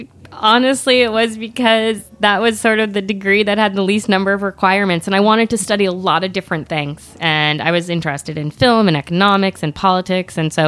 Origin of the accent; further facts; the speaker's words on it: Toronto, Ontario, Canada; also born or lived in Ottawa; I am from Canada. I was born in Ottawa, but raised in Toronto.